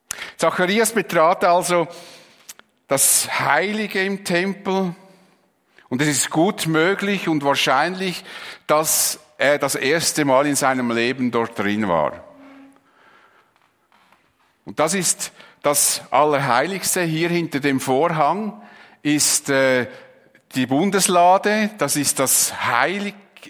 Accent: Switzerland; wir sind immer so ein bisschen von uns wahnsinnig überzeugt und als Schweizer sowieso.

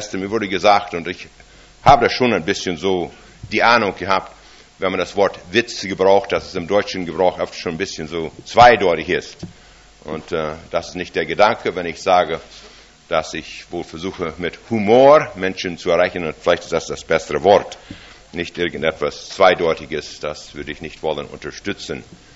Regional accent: Saskatchewan, Canada; German is a second language; Ich wurde als sehr junges Kind geboren in Saskatchewan, Kanada.

